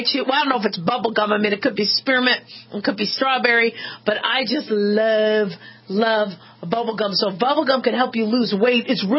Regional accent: Nevada, United States; Even I'm from Southern Nevada. It's even getting nippy here.

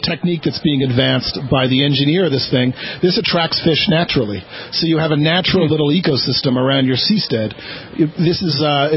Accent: California, United States; Ocean Cleanup is launched from my hometown in California.

